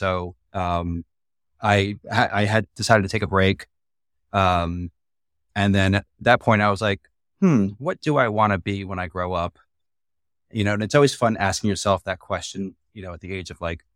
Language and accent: English; Tampa, Florida, United States; I grew up in Tampa, Florida, so the default school trip for anything was Busch Gardens.